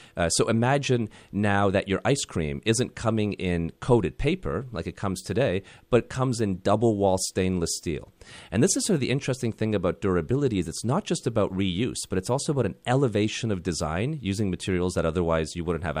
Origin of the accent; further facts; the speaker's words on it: Canada; moved away as an adult; growing up in Canada, we used to do a lot of canoe tripping up in Algonquin Park and other places, and it was, you know, pristine and amazing. And when I came down to New Jersey for college